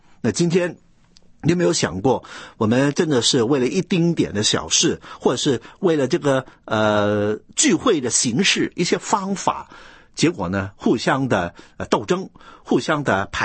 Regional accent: southern China, China; ，我是南方人，我说的是南腔北调的普通话。

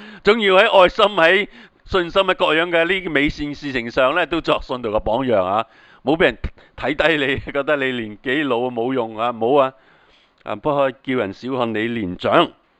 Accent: China; 我们中国人呢是有敬老的文化

